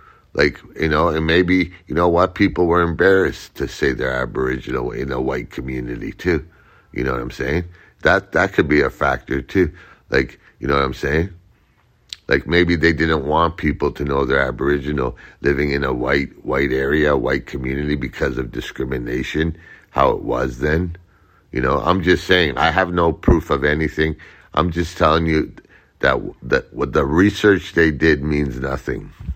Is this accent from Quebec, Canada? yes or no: no; Toronto, Ontario, Canada; born there; I'm a Canadian. I was born here in Toronto.